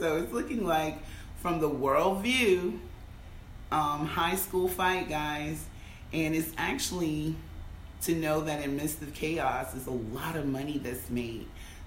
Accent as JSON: {"language": "English", "country": "United States", "moved": "yes", "said": "because I am an American who just so happened to have left 5 years ago to sit in the seat here today as"}